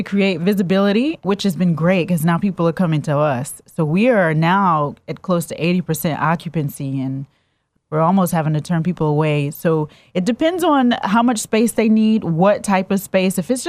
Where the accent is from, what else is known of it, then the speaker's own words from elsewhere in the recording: New Orleans, Louisiana, United States; also born or lived in Chatsworth, Georgia; Yes. Yes, I'm from New Orleans originally.